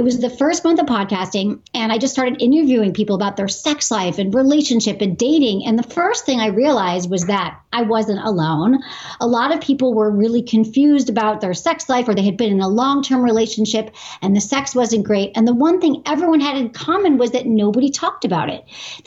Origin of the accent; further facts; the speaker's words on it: Michigan, United States; even though I grew up in Michigan, you know, Midwest, United States